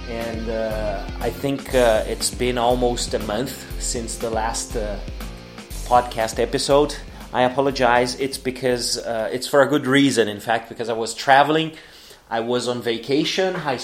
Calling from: Porto Alegre, Rio Grande do Sul, Brazil; English is a second language

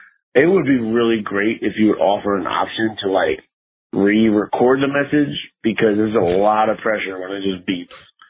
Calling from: Orlando, Florida, United States; I'm calling from Orlando.

